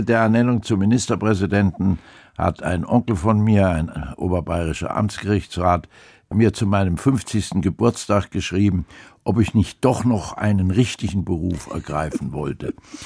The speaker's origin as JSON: {"language": "German", "region": "Hesse", "country": "Germany", "tie": "born or raised there", "also_born_or_lived": "Lower Saxony / Baden-Württemberg", "said": "im Übrigen bin ich in Niedersachsen geboren, in Hessen aufgewachsen, in Baden-Württemberg habe ich studiert und meine Familie stammt aus Bayern."}